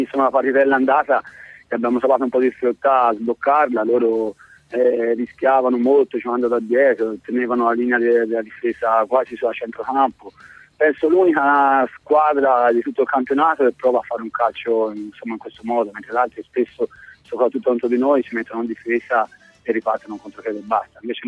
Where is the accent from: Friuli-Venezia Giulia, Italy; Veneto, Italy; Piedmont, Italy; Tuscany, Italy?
Tuscany, Italy; Reggello; sono di Reggello, quindi ne Val d'Arno, quindi in Toscana so che si vive bene, si sta bene.